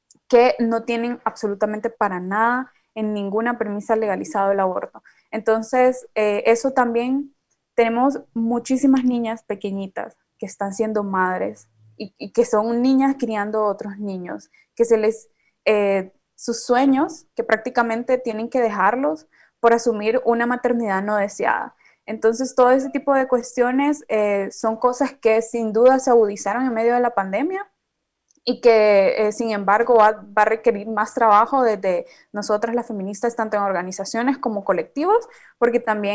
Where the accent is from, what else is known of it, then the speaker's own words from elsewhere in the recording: Honduras; como hondureña